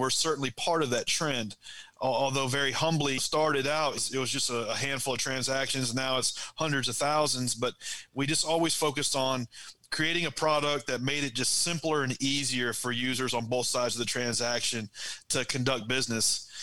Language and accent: English; Nashville, Tennessee, United States; And so we're from Nashville, Tennessee, and so we were just in Nashville for 3 or 4 years with this app, trying to make it work.